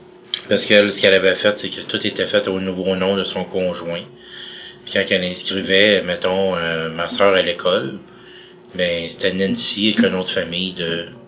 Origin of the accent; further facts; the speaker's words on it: Longueuil, Quebec, Canada; Il a connu ma mère jeune, puis il a toujours resté ici. Fait que moi, je viens dans le fond de Longueuil. J'ai toujours été proche. Après ça, plus tard, quand j'avais peut-être, je dirais 7-8 ans, on a déménagé à La Plaine.